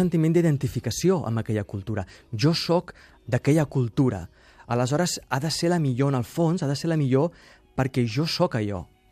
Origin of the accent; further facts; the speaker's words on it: Catalonia, Spain; jo com a català